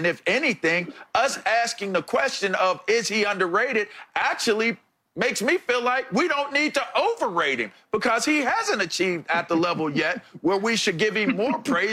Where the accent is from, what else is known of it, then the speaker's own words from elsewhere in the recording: Pittsburgh, Pennsylvania, United States; I'm from Pittsburgh, Pennsylvania.